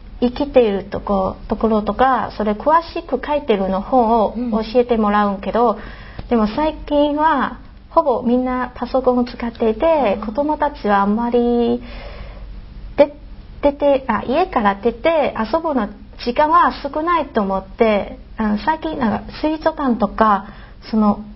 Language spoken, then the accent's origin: Japanese; Taiwan; Japanese is a second language; ちょっと台北の下、車で1時間ぐらいかかりますから